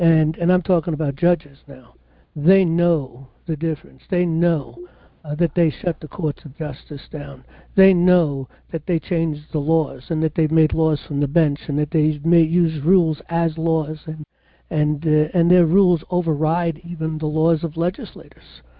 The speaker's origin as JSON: {"language": "English", "town": "New York City", "region": "New York", "country": "United States", "tie": "born there", "said": "I was born in New York City"}